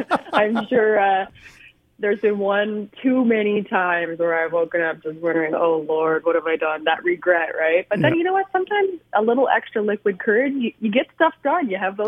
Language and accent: English; Prince Edward Island, Canada; I am originally from Prince Edward Island, actually, so quite a ways from you, but I'm based out in Ontario now.